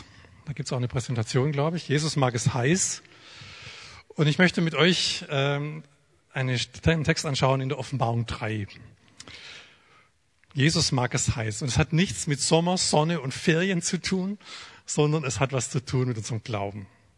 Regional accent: Baden-Württemberg, Germany; now in Freiberg, Germany; Also wenn ich komme ja eigentlich aus Baden-Württemberg, gell?

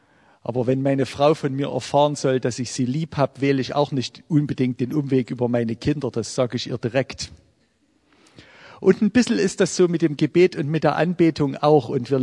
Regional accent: Wilkau-Haßlau, Saxony, Germany; Ich komme aus dem Flachland. Meine Stadt, wo ich herkomme, nennt sich das Tor zum Erzgebirge.

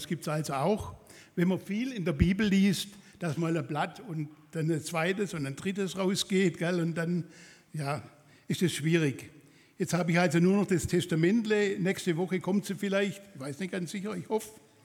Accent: Swabia, Germany; Und ich sagte, ich bin Schwabe, natürlich.

